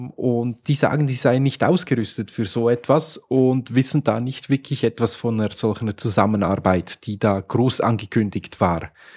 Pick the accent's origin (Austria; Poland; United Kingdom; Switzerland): Switzerland; Bei uns in der Schweiz schon im Rhein, aber bei euch?